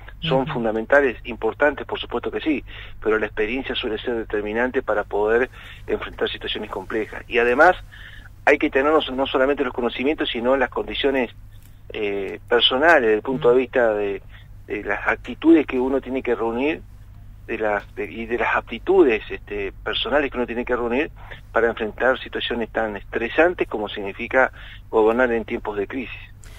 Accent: Argentina; primero como ciudadano argentino

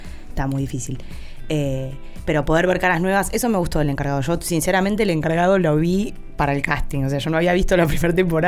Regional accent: Patagonia, Argentina; Halagada y placer ser de la Patagonia. Soy muy pesada con eso.

